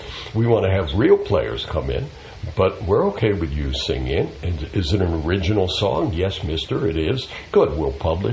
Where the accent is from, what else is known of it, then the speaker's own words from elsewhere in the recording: New York City, New York, United States; I grew up in New York